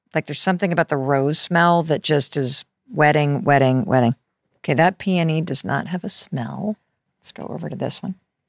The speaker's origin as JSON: {"language": "English", "region": "Michigan", "country": "United States", "tie": "born or raised there", "said": "I grew up in Western Michigan and tiny town, and I spent so much time laying in my front yard, staring up at the sky."}